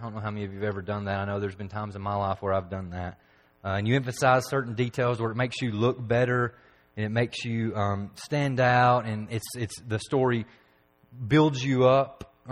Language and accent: English; McMinnville, Oregon, United States; even though I'm from McMinnville, and even though I was born in Biola, and my parents were farmers for a little while, and I've got farming background, I grew up on a farm for 4 years, and then we moved to the city of McMinnville